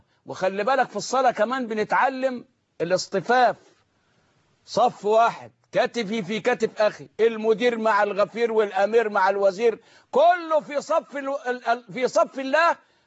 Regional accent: Egypt; وبركز وبأكد على إجرام المجرمين في تلويث مياه النيل ومياه الطرع عندنا في مصر.

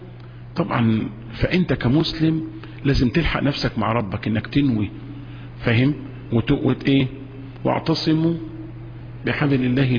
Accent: Egypt; احنا كلنا مصريين

